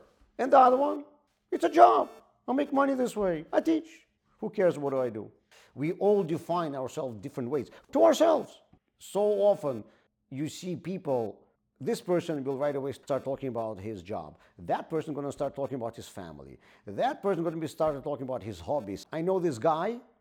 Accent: Baltimore, Maryland, United States; also born or lived in Cleveland, United States; you that I'm a proud Baltimorean, and every single time when I talk to somebody, I want them to know, I'm from Baltimore, you better watch out, I'm from Baltimore

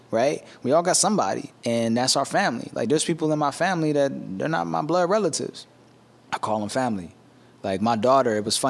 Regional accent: Pikesville, Maryland, United States; I grew up in Baltimore County, so I'm from an area called Pikesville. It's like right outside of West Baltimore.

